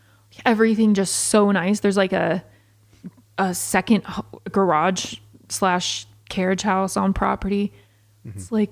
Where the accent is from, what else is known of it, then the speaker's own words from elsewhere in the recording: Georgia, United States; I like growing up in Georgia, like people thought Mormons were super weird.